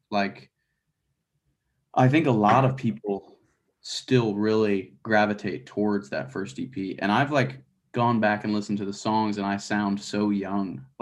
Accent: Atlanta, Georgia, United States; I think Nashville or Atlanta, where I grew up around Atlanta, that is either of those shows are my favorite to play at this point in my career.

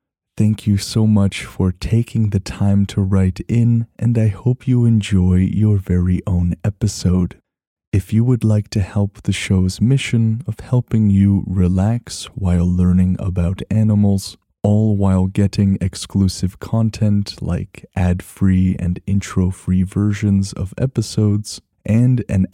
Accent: Canada; For me, as a Canadian, it feels like home.

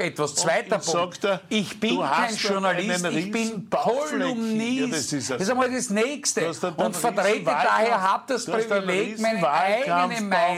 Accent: Graz, Styria, Austria; weil ich bin ein Grazer.

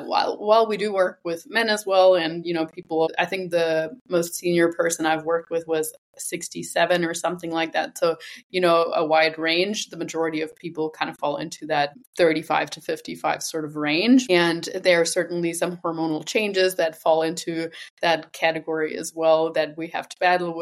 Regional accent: Germany; English is a second language; moved away as an adult; also born or lived in New Zealand; I'm originally from Germany. I haven't actually lived there since 2009. I moved to New Zealand for about 10 years and have been digital nomading, so to speak, for the last 6 years, traveling around the globe and working remotely.

